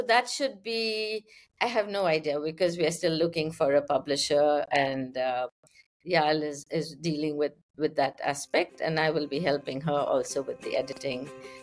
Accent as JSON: {"language": "English", "town": "Kolkata", "region": "West Bengal", "country": "India", "tie": "born or raised there", "said": "my growing up in Kolkata."}